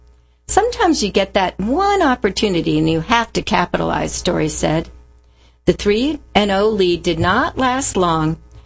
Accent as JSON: {"language": "English", "region": "New York", "country": "United States", "tie": "born or raised there", "said": "I grew up in New York, believing that if the Yankees suck, it is only in occasional relation to the Mets, and totally unaware of Dunkin's regional chokehold just a few hours north. Dunkin' has a strong presence in my home state"}